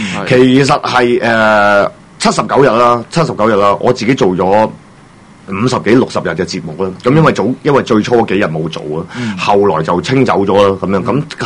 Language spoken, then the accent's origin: Cantonese; Hong Kong; 咁我哋香港人要喺香港呢個地方爭取個生活空間。